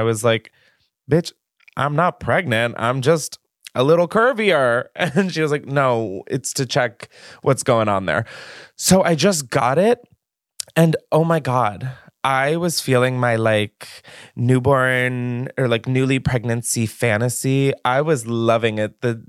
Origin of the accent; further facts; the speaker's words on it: Newark, Delaware, United States; Yeah, I grew up in Newark, Delaware.